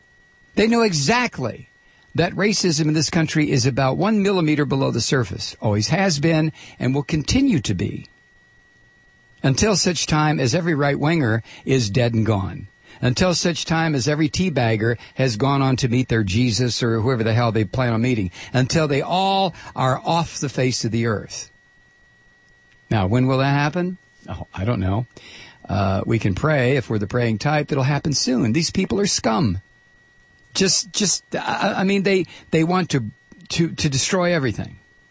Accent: Northern US, United States; and I grew up in the North. I'm not talking about the South.

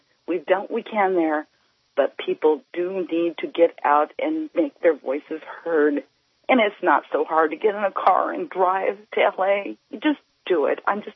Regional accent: Ventura, California, United States; I am from Ventura.

